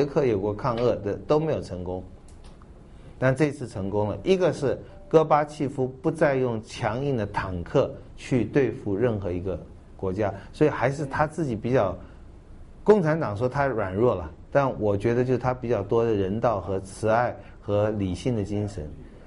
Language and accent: Chinese; Taiwan; 我们台湾这边这一点是我觉得很遗憾的